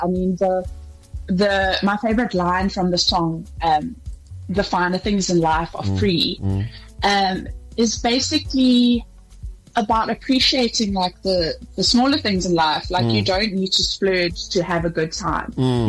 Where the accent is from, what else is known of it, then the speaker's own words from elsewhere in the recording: Margate, KwaZulu-Natal, South Africa; born there; also born or lived in Johannesburg; So I told you guys that I was born in KwaZulu-Natal in Margate. So after I moved to Joburg, we used to go on road trips to visit my grandmother in Margate.